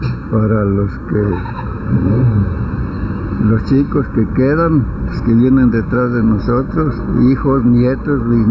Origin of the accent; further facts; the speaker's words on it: Zacatecas, Mexico; aquí de mi pueblo no había salido, como yo soy del estado de Zacatecas, de un pueblillo allí. Chico, pues no salíamos para nada.